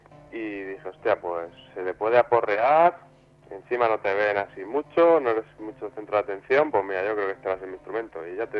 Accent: Alicante, Valencian Community, Spain; pues todas las orquestas de mi barrio, de ahí de Alicante, yo soy alicantino.

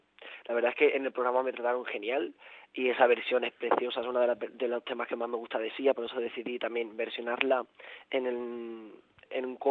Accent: Sabadell, Catalonia, Spain; No, yo soy de Sabadell, Barcelona.

